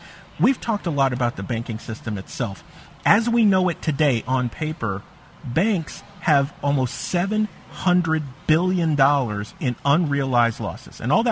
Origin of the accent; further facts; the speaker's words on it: San Francisco, California, United States; I grew up in San Francisco.